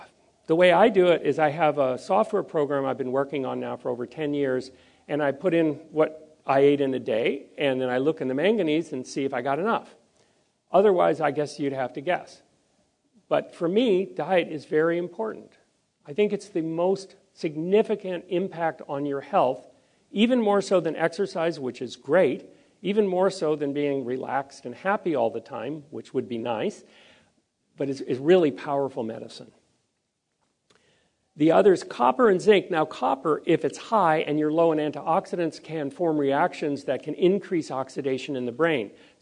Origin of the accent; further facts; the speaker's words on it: Maui, Hawaii, United States; As you heard, I'm from Maui.